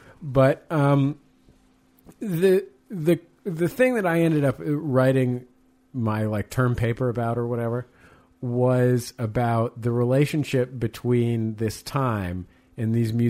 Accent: San Francisco, California, United States; now in Los Angeles, United States; I live in Los Angeles, right? I've lived here for basically 5 years now. I'm from San Francisco, so you can imagine how I feel about it in general.

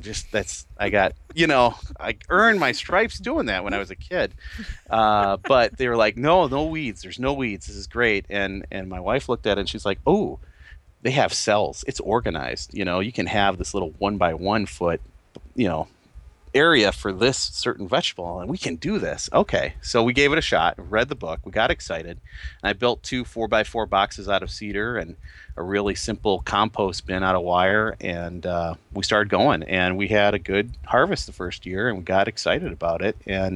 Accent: Wisconsin, United States; also born or lived in Illinois; now in Minnesota, United States; I'm actually from Wisconsin, and my wife will start snickering over at her desk, because I've lived most of my life in Minnesota. We also lived in Illinois for 9 years for job purposes.

